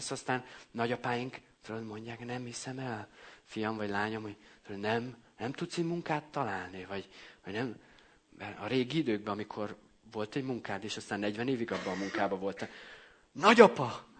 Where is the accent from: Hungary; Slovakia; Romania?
Hungary; Great Hungarian Plain; Nyilván itt én Alföldön nőttem fel én is, mint legtöbben.